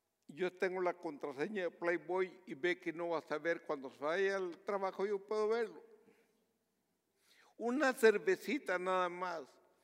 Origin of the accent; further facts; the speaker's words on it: Guatemala; cuando era niño en el pueblo donde yo crecí, en Guatemala.